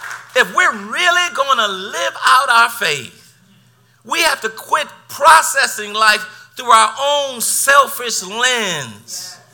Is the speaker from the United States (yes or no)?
yes; Midwest, United States; I grew up in the Midwest, and New Englanders, no knock on you all, but I grew up in the Midwest where my mom would open up the table to everybody